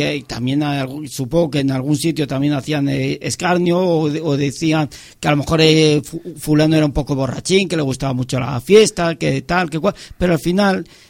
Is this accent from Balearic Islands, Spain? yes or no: no; Asturias, Spain; Y mira, y nos vamos a mi tierra. Vamos a ir a Asturias, a la zona de los Oscos.